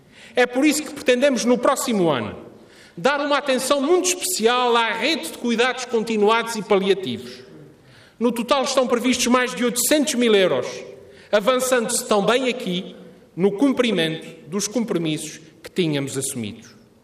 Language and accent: Portuguese; Azores, Portugal; como Presidente do Governo, como açoriano